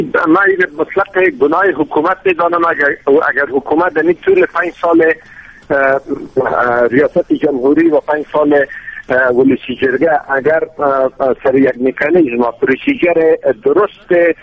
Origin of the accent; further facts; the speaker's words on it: Afghanistan; د یو افغان په حیث باندې، د یو سپینګي په حیث باندې زه لاړم